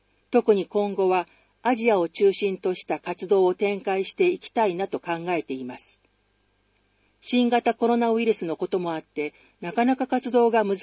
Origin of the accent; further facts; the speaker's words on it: Kawagoe, Saitama, Japan; ちなみに私の出身地が川越だって知らない人もまだまだ多いのですが